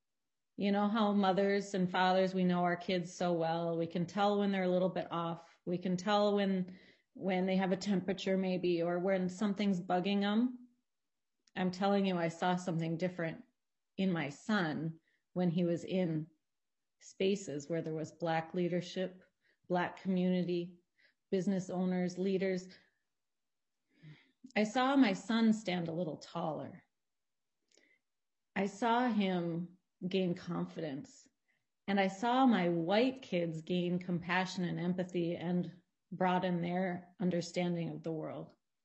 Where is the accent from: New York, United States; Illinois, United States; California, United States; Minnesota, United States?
Minnesota, United States; Duluth; I was born and raised in Duluth, very white back in the 80s, and probably still pretty predominantly white now.